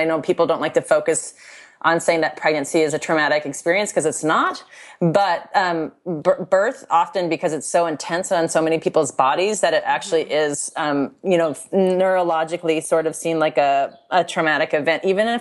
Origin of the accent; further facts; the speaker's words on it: Louisiana, United States; so I'm Cajun, our family's Cajun, and I was just recently asked like something about being Cajun